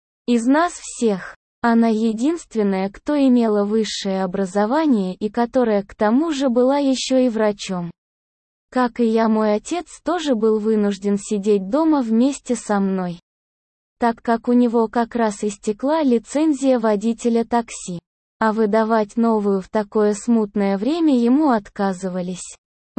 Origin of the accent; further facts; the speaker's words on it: Saratov, Saratov Oblast, Russia; Я родился и вырос в Саратове. В семье малообеспеченной и весьма консервативной.